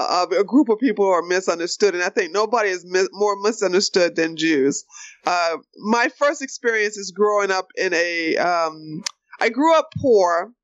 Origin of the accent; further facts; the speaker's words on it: United States; I noticed that as an American, a black American who studied the civil rights era